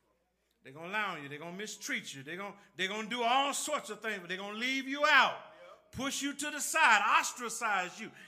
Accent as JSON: {"language": "English", "town": "Shreveport", "region": "Louisiana", "country": "United States", "tie": "born or raised there", "said": "Look, when I was growing up in Shreveport, Louisiana, Cedar Grove was where I was."}